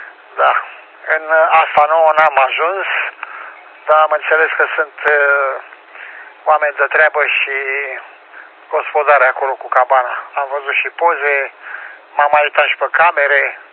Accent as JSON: {"language": "Romanian", "town": "Dâmbu Morii", "region": "Brașov County", "country": "Romania", "tie": "born or raised there", "said": "Asta ca să-ți dai seama, eu am copilărit la Dâmbu Mori."}